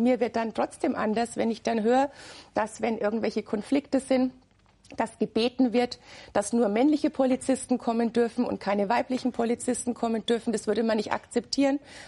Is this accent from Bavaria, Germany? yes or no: yes; Bamberg, Bavaria, Germany; born there; Ich selber fahre immer mit dem Zug von meiner Geburtsstadt Bamberg aus nach Berlin